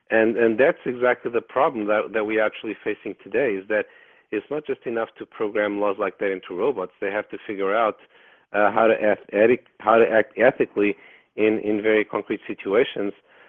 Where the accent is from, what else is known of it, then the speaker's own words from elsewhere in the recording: Portugal; moved away as an adult; also born or lived in California; now in Seattle, United States; I grew up in Portugal, right? So I'm originally from Europe. And then I came to the United States for my PhD, which I got in California.